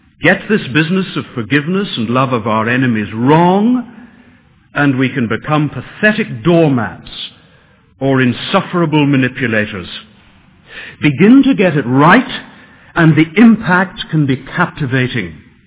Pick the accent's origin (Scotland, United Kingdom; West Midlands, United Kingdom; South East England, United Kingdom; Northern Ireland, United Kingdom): Northern Ireland, United Kingdom; Londonderry; moved away; I've never met him, although we're both from Londonderry. I've passed his home often. We're probably about the same age, but our lives have gone in very different directions. We both came to London at the beginning of the 70s